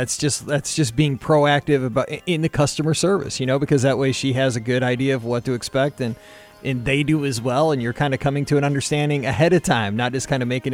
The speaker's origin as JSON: {"language": "English", "town": "St. Louis", "region": "Missouri", "country": "United States", "said": "You know, I'm from St. Louis. I'm from the Midwest. I've never been to Broadway or anything like"}